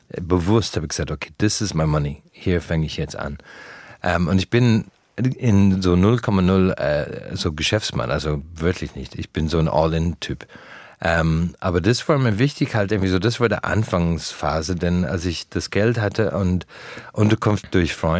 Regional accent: Ireland; German is a second language; moved away as an adult; now in Germany; ich bin in einem Dorf in Irland geboren, aufgewachsen und auf einmal hat alles mich nach Deutschland gezogen.

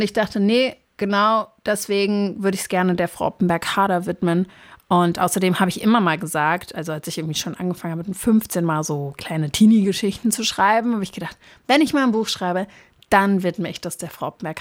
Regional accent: Brazil; ich bin ja auch teilweise in Brasilien aufgewachsen, da gab es dann so große Kakerlaken

